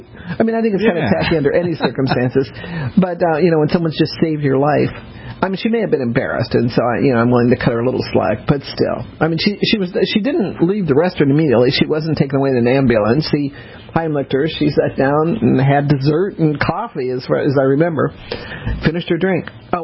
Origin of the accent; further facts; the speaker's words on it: New Orleans, Louisiana, United States; born there; When I first came to New York, you know, I was born in New Orleans, so I didn't know from the Catskills, I didn't know from Couture's.